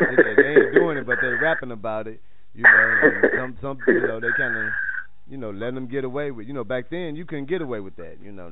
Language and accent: English; St. Louis, Missouri, United States; I'm from St. Louis, so I'll be like, man, I wish … or somebody did that.